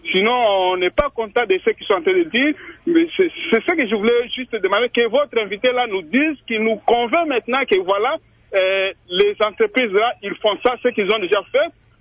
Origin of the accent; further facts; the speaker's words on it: Tshopo, DR Congo; moi, je parle de chez moi. Moi, je suis de Tchopo.